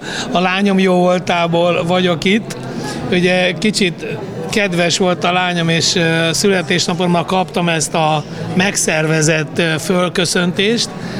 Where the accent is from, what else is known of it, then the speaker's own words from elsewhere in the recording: Szikszó, Borsod-Abaúj-Zemplén, Hungary; itt nőttünk fel, hallom, épül az út a Hernádra, ott a 800 éves Szikszónak a szülötte vagyok